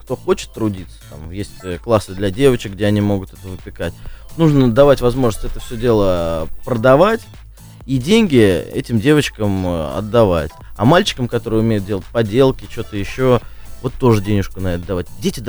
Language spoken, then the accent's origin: Russian; Voronezh, Voronezh Oblast, Russia; Нет, мы из Воронежа, как бы.